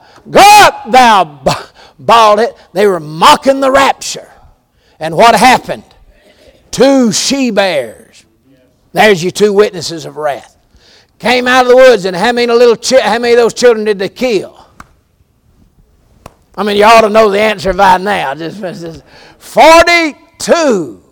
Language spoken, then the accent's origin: English; Georgia, United States; And I'm from Georgia, but this is for y'all.